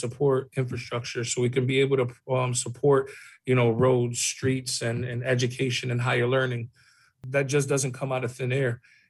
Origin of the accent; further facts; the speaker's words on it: United States; growing up in America with the different issues that are before us